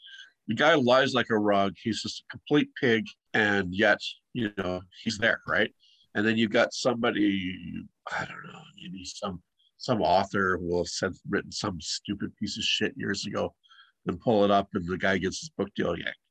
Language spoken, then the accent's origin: English; Canada; Boy, I'm such a Canadian. It's going to go up to 32 degrees this week.